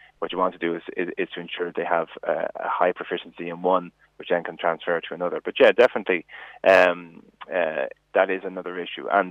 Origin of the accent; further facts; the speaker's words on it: Malahide, Leinster, Ireland; where I grew up in Malahide, the library is open on a Saturday.